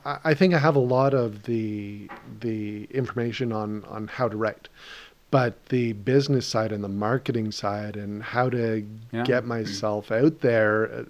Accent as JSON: {"language": "English", "town": "Ottawa", "region": "Ontario", "country": "Canada", "said": "we're both from Ottawa."}